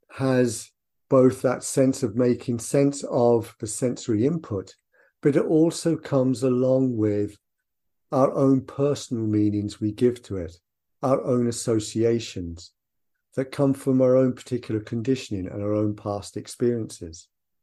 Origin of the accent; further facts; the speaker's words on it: Ireland; moved away as an adult; now in England; I was born in England to Irish parents. I moved back when I was a child to Ireland. Lived in Ireland till I was about 25, and then have since lived here for over 35 years. So, in one sense, I've lived more time in England. But my perception is of myself as Irish.